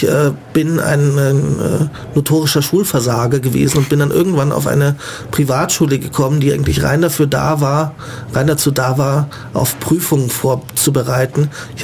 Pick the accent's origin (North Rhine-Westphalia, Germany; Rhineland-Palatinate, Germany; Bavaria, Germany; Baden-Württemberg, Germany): Bavaria, Germany; Munich; München ist meine Stadt. Ich habe mich nie aus München wirklich wegbewegt. Ich war ein paar Jahre als Kind im Internat, aber hatte auch nie den Drang, aus München wegzuziehen